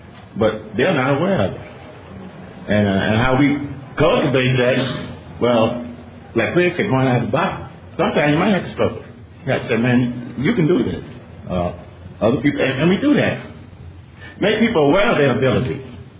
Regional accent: Detroit, Michigan, United States; I'm an addict from Detroit.

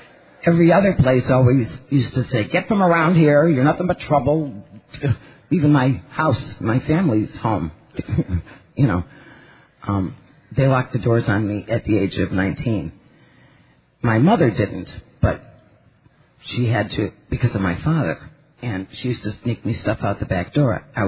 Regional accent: Miami, Florida, United States; I'm from Miami, Florida.

